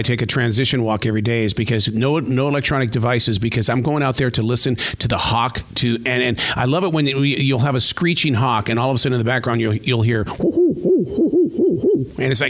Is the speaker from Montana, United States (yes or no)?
yes; Montana, United States; but I grew up in Montana where we had the western meadowlark.